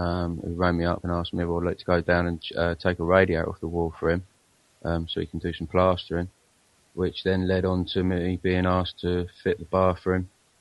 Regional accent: Portsmouth, South East England, United Kingdom; I'm from Portsmouth. I'm 26 years old

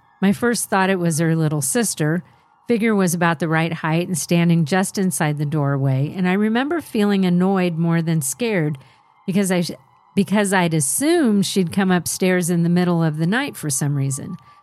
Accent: Georgetown, South Carolina, United States; I grew up in Georgetown, South Carolina, which is an old town with more ghost stories than you can count.

